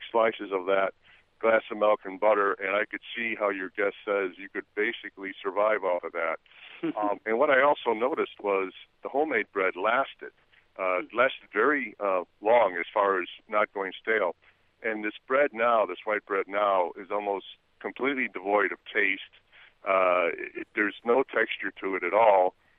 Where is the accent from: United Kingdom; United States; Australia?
United States; Chicago, Illinois; I'm in my mid-50s and I grew up in Chicago and have very fond memories of my aunt making bread from scratch